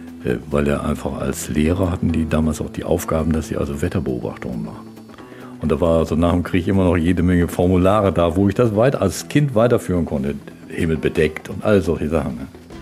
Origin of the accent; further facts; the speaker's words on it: Germany; Ich bin am Mittellandkanal groß geworden.